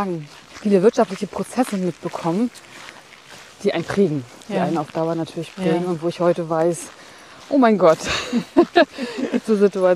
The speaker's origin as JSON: {"language": "German", "town": "Rostock", "region": "Mecklenburg-Vorpommern", "country": "Germany", "tie": "born or raised there", "moved": "as an adult", "lives_now": "Cologne, Germany", "said": "In Rostock groß geworden und bis noch studiert."}